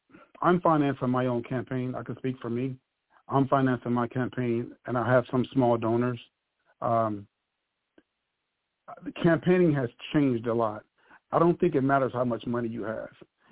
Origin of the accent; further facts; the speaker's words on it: Texas, United States; I think people, as a man of color growing up in Texas, I seen all my family voting Democrat.